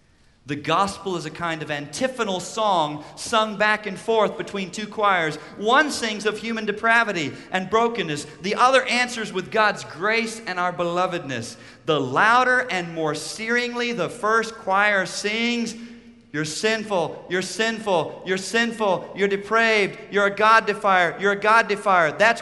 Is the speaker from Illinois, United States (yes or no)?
yes; Chicago, Illinois, United States; growing up in Chicago and seeing dads not be dads and men not be men.